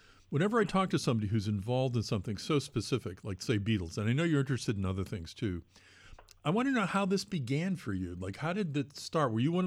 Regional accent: Massachusetts, United States; Oh, okay. I grew up outside of Boston. It's not the same.

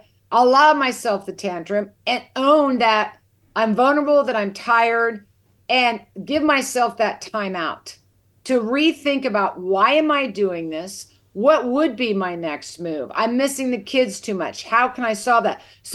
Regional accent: Kansas, United States; You know, I grew up in Kansas. I love just watching the wheat fields sway in unison in the wind.

